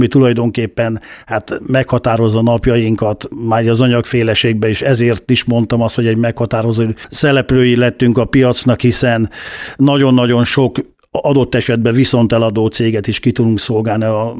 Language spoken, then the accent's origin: Hungarian; Kiskunhalas, Bács-Kiskun, Hungary; én kiskunhalasinak vallom magamat, itt születtem, itt dolgoztam, itt éltem.